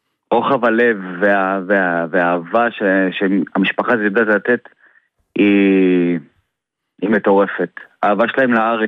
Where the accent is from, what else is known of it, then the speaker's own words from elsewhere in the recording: Tiberias, Northern District, Israel; גדלנו ביחד בטבריה